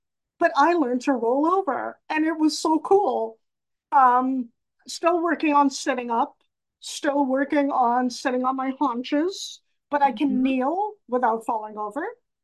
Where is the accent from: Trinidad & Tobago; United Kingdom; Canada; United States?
Trinidad & Tobago; born there; I was born in Trinidad and Tobago, and doctors weren't as knowledgeable or thorough.